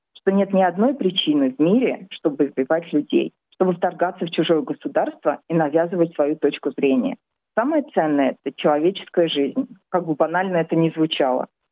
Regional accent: Zelenograd, Moscow, Russia; now in Australia; Я русская. Я родом из Москвы, из Зеленограда, города Фистехов. Я живу в Австралии больше 20 лет.

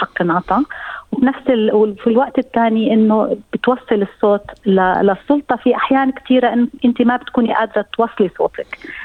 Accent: Palestine; now in Australia; يعني أنا بعرف أنا فلسطينية، ففي فلسطيني نطلع متظاهرات سلمية جدا

